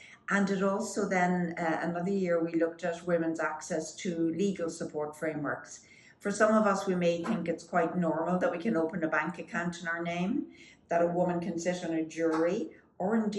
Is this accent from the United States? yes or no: no; County Louth, Ireland; I'm from County Louth, which is in fact the neighborhood of Newgrange, which I think is one of the most remarkable cultural assets that Ireland has to offer.